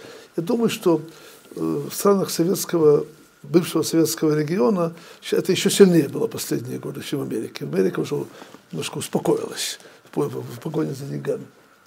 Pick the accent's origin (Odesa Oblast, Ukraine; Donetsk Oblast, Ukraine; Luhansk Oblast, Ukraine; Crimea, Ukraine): Odesa Oblast, Ukraine; Odesa; also born or lived in Russia; now in Jerusalem, Israel; Я родом из Одессы, жил немножко в России 2,5 года, но в основном жил на Украине.